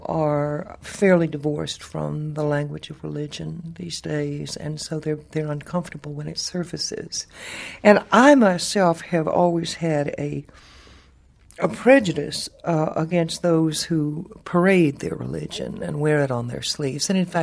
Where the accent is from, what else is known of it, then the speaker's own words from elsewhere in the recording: Texas, United States; Now, you have to understand that I was born and raised in East Texas amongst foot washing Baptists. They are my friends, my neighbors, and my kinfolk